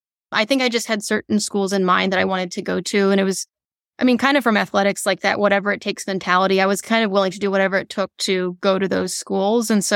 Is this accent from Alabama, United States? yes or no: yes; Alabama, United States; I feel like I was somewhat limited growing up in Alabama in terms of like most of the people I knew were either like doctors or lawyers, like a certain narrow set of professions.